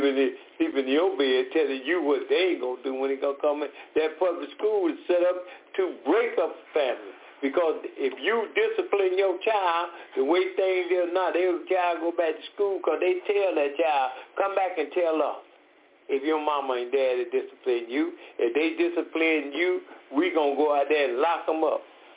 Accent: Decatur, Georgia, United States; I'm from Decatur, Georgia.

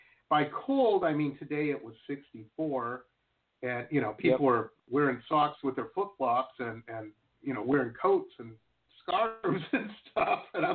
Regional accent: Detroit, Michigan, United States; I went to college in Boston, just a little north of the city there, you know, and I grew up in Detroit

